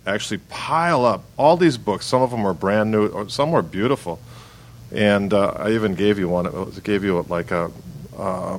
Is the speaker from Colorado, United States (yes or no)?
no; Milwaukee, Wisconsin, United States; Like growing up in Milwaukee, the record stores, they were the social gathering points.